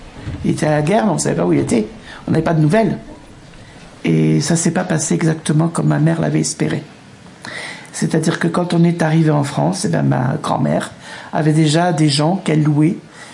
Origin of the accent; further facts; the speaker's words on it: Oran, Oran Province, Algeria; born there; Je suis né à Oran. Mes grands-parents sont nés en Algérie, à Oran. Donc, c'est tous étaient d'origine plus ou moins hispanique. Donc, on était tous dans l'Oranie. Parce que c'est là où on parlait l'espagnol.